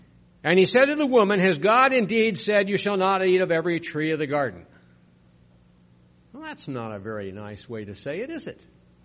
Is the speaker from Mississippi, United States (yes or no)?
no; South Dakota, United States; I grew up in South Dakota, and we had a lot of rattlesnakes.